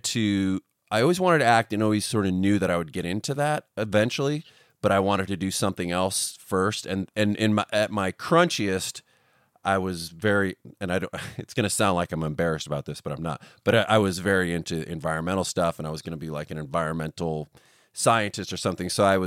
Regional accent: California, United States; I'm from Northern California.

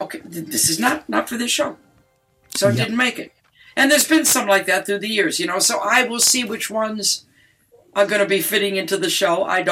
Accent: Detroit, Michigan, United States; And when you listen to that song, it really is Detroit.

